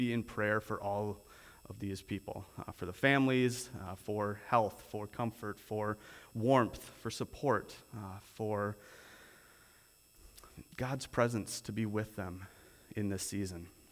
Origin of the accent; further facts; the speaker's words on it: Canada; Things like Safeway cards, Starbucks cards, and Timmy's cards, of course, because we're Canadian.